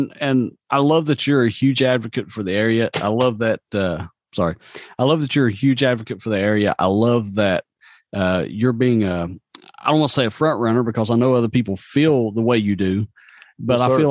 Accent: Kentucky, United States; moved away; when I moved from Eastern Kentucky, I was making 14-something, 15-something hours respiratory therapist.

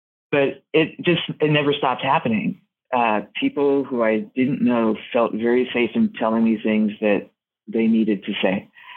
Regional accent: Oklahoma, United States; But I grew up in Oklahoma, and it just seemed like something that someone would do.

